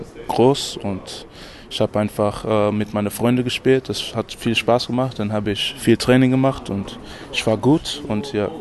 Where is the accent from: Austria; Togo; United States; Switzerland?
United States; New York; German is a second language; Ich bin ein neuer Spieler hier beim MBC. Ich komme aus New York.